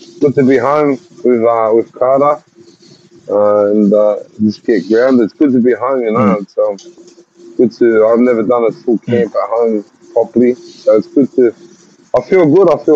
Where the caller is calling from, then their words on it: Kingswood, New South Wales, Australia; Yeah, I'm at home. I'm in Kingswood.